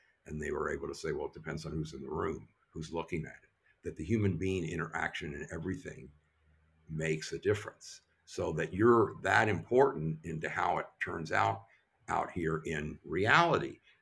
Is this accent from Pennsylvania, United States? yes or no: no; Louisville, Kentucky, United States; And what was amazing was that I'm from Louisville, Kentucky.